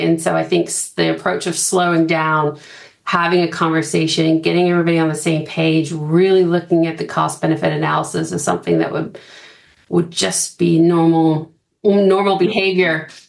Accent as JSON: {"language": "English", "country": "United States", "lives_now": "New Zealand", "said": "I'm an American looking into New Zealand and thinking it's the cleanest, greenest place I've ever been to."}